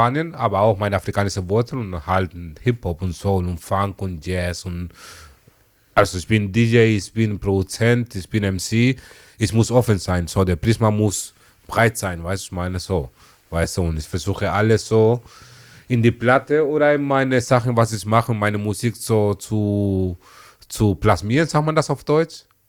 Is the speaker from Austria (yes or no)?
no; Malabo, Bioko Norte, Equatorial Guinea; also born or lived in Madrid, Spain; Meine Wurzeln kommen aus Äquatorial Guinea. Genau, ich bin in Malabo groß geworden.